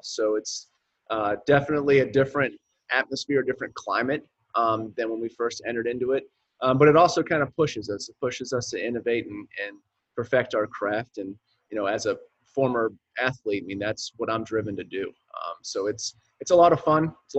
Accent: Florida, United States; I grew up in Florida, where you had like 1.25 seasons.

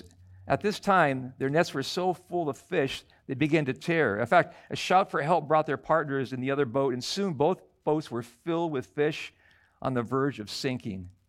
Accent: United States; born there; Well, I was born in America. I was raised up in a Christian family.

